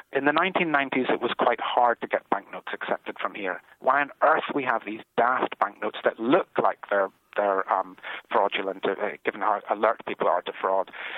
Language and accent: English; Northern Ireland, United Kingdom; I'm not from GB. I'm from Northern Ireland.